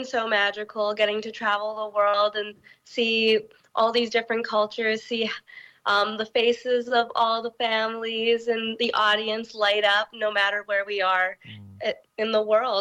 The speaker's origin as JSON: {"language": "English", "country": "Canada", "said": "Yes, I am from Canada."}